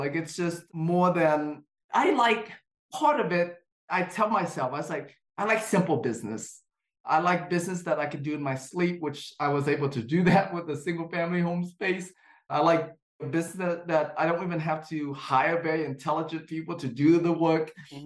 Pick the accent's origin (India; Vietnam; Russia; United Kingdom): Vietnam; now in United States; So growing up in Vietnam, Vietnam culture in general is very entrepreneur, very hustle